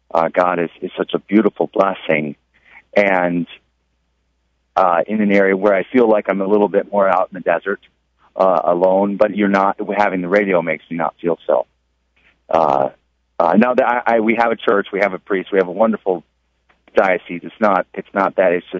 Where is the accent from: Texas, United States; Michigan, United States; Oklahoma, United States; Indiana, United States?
Michigan, United States; Ann Arbor; Well, I grew up in Ann Arbor, Michigan, in a good parish, beautiful parish